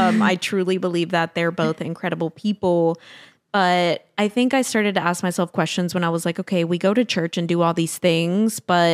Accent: Tennessee, United States; my peers growing up in Tennessee.

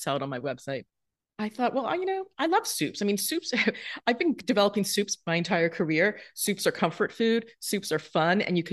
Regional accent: New Jersey, United States; now in Manhattan, United States; I mean, maybe other than when I was growing up in South Jersey.

